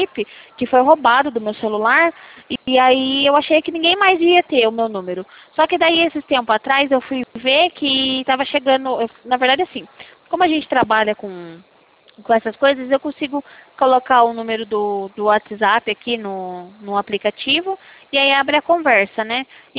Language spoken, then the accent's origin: Portuguese; Itapetininga, São Paulo, Brazil; Não, eu sou aqui do interior paulista, eu sou de São Paulo. Eu falo, na verdade, aqui da cidade de Itapetininga.